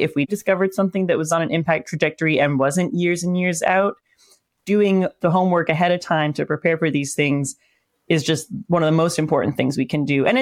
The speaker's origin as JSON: {"language": "English", "country": "Canada", "said": "I'm Canadian. I just think in meters and kilometers"}